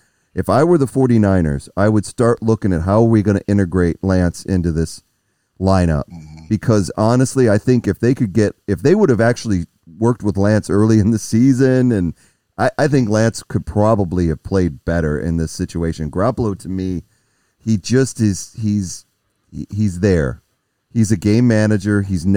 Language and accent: English; Detroit, Michigan, United States; because we know I'm originally from Detroit. We know what Stafford's got.